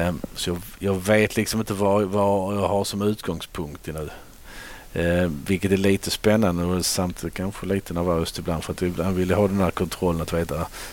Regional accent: Flyinge, Skåne, Sweden; Jag är uppvuxen i Flyinge och född där i en by.

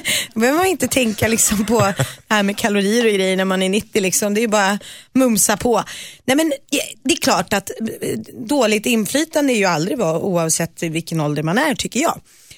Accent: Nacka, Stockholm County, Sweden; för det var ute i Nacka där jag växte upp.

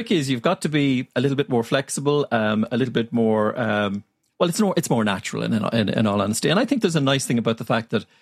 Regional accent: Ireland; accent: Irish; I'm apparently described as Irish male neutral.

